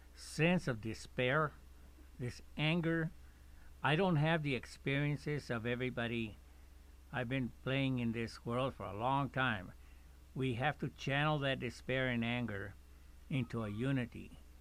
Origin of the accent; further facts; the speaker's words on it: El Paso, Texas, United States; also born or lived in East Los Angeles; I was born and raised in El Paso. You guys know it as El Chuco.